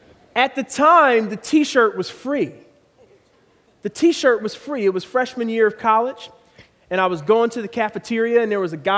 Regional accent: Philadelphia, Pennsylvania, United States; I grew up in Philadelphia, and we lived in a row house, kind of a working-class neighborhood.

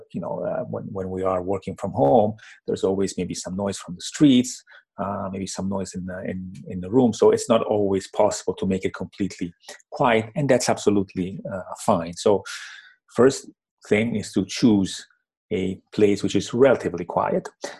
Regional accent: Italy; English is a second language; I am from Italy

